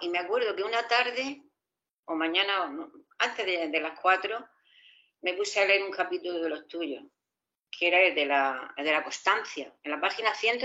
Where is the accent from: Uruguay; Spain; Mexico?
Spain; Murcia, Region of Murcia; No, yo soy de Murcia.